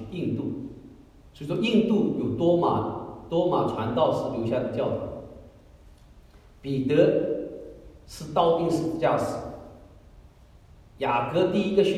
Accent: China; 对，我们都是中国人，是同胞

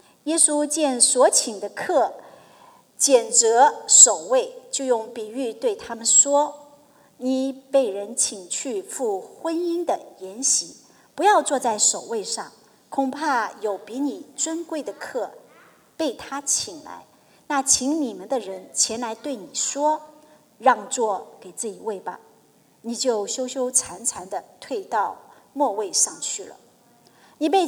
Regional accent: China; 我们中国人的饮食文化应该算是全世界来说是比较丰富多姿多彩的一个国家

